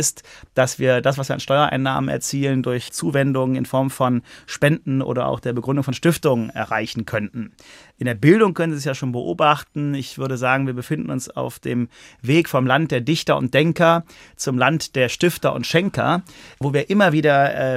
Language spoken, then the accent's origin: German; Frankfurt, Hesse, Germany; Ich weiß ein Stück weit, wovon ich spreche, als Frankfurter.